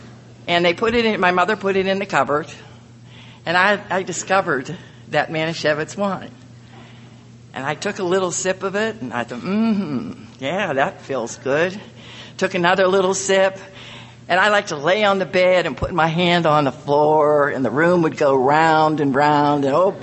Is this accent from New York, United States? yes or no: no; Jeannette, Pennsylvania, United States; born in a small town in Jeanette, Pennsylvania, which is right outside of Pittsburgh. And I always say my hometown